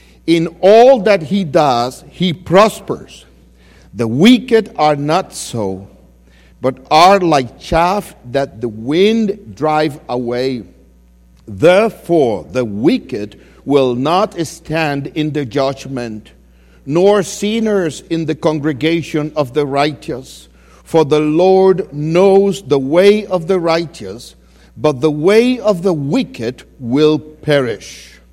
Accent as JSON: {"language": "English", "country": "Dominican Republic", "tie": "born or raised there", "second_language": "English", "said": "I'm coming from the Dominican Republic. It's a small island in the Caribbean. And traditions in country vary from one to another. So in my country, when I was a young child, I remember that I grew up listening to a tradition"}